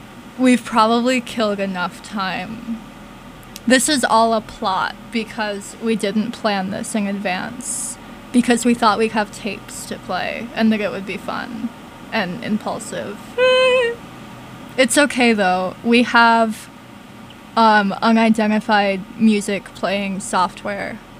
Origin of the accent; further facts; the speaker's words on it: Michigan, United States; because I'm from Michigan. I say ants.